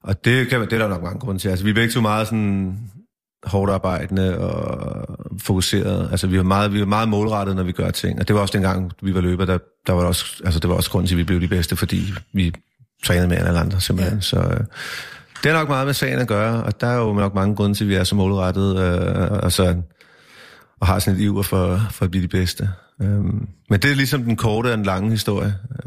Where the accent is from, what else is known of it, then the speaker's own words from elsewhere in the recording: Nivå, Capital Region of Denmark, Denmark; also born or lived in Copenhagen; Jeg er født i København, men vokset op i Nivå, okay, lige nord herfra. Klokkedal, ja. 7 år, så Nivå.